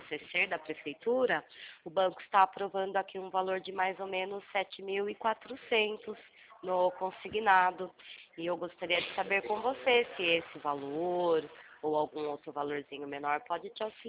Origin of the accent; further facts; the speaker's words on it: Salto, São Paulo, Brazil; Eu sou de Salto também.